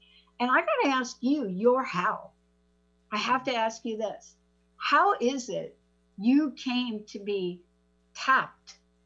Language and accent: English; New York, United States; accent: New York